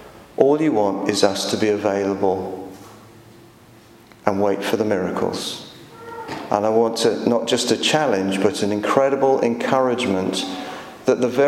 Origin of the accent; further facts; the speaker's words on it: Hayes, London, United Kingdom; I was raised in Hayes.